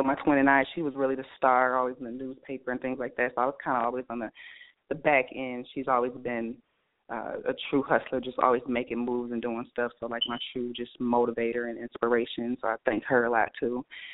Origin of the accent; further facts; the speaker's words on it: Lansing, Michigan, United States; born and raised in Lansing, Michigan, as I said, on the south side. So shout out to all my south siders out in Lansing. I did grow up in a rough neighborhood.